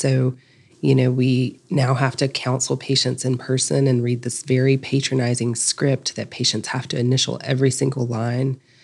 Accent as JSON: {"language": "English", "region": "North Carolina", "country": "United States", "tie": "born or raised there", "lives_now": "Durham, United States", "said": "So, I grew up in Western North Carolina, did my residency here in Durham, and I wanted to stay here."}